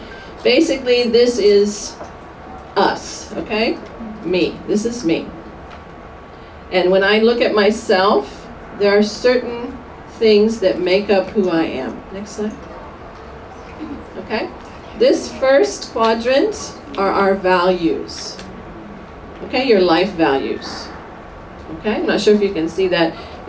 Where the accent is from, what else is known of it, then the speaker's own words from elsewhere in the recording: Singapore; also born or lived in United States; now in Malaysia; I'm actually from Singapore by way of America. Okay. Still have some of that accent. And currently I'm helping the smaller churches in Malaysia.